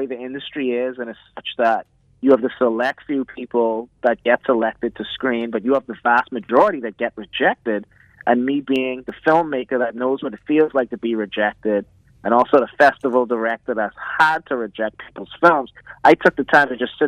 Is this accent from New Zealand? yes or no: no; Bahamas; now in United States; born and raised in the Bahamas, been living here in South Florida for the past 8 years now.